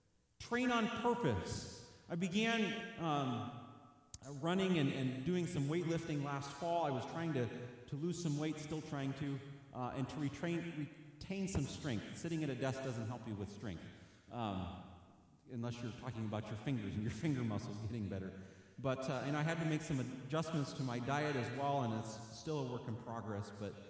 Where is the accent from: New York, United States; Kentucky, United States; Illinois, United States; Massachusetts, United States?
Illinois, United States; I'm from Illinois. You'll have to forgive me.